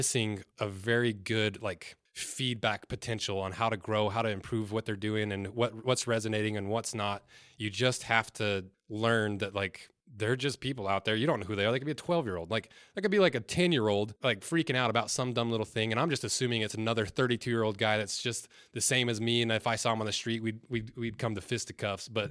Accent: Mona, Utah, United States; yeah, I was raised in Mona, Utah. Cut me some slack. 1,000 people lived in my town.

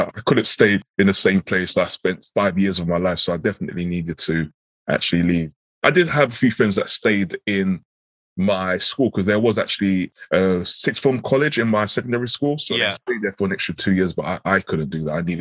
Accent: London, United Kingdom; born or raised there

